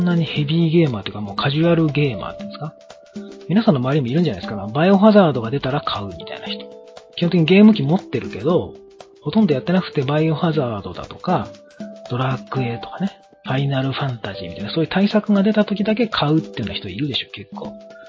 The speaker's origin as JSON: {"language": "Japanese", "town": "Yokohama", "region": "Kanagawa", "country": "Japan", "said": "僕横浜出身なんですけど、繁華街で遊んでた覚えしかないですよね。"}